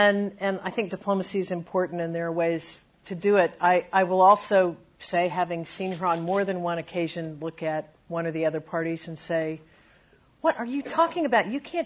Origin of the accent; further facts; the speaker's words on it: Columbus, Ohio, United States; also born or lived in Sudan; I kind of grew up the first time in Columbus, Ohio, but the second time I grew up in the Horn of Africa